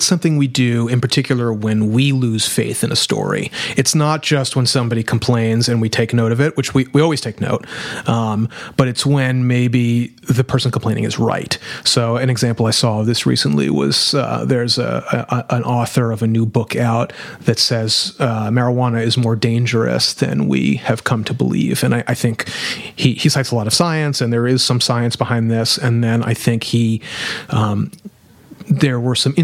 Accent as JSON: {"language": "English", "town": "New Orleans", "region": "Louisiana", "country": "United States", "said": "You know, I'm from New Orleans."}